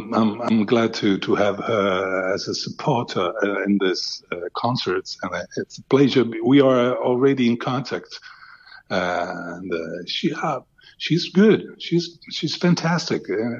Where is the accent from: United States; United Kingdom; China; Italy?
Italy; first language Italian; English is a second language; I'm trying to sing Brazilian, I'm trying to sing Francais, I'm trying to sing English, but you know, my mother tongue is Italian, and I love my language.